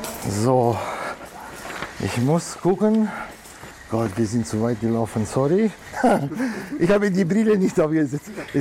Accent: Romania; now in Germany; Also ich bin Deutscher aus Rumänien. Aber es war so, in Rumänien war ich ein Deutscher, in Deutschland bin ich ein Rumäne. Und ich bin in einem Haus aufgewachsen, wo Deutsch gesprochen wurde, aber ich wollte als Kind nicht lernen, habe ich gedacht, wozu?

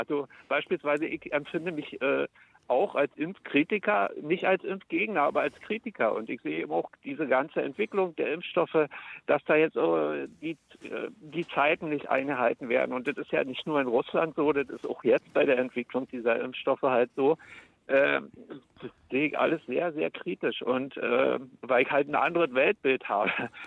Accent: East Germany, Germany; Und ich meine, ich bin in der DDR aufgewachsen.

